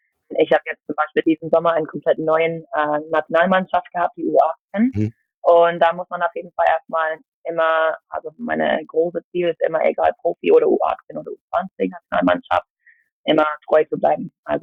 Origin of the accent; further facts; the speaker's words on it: United States; German is a second language; moved away as an adult; also born or lived in Australia; now in Germany; Ich komme ursprünglich aus den USA, bin in Amerika aufgewachsen, war auch dort im College. Bin nach Deutschland gekommen, als ich 22 war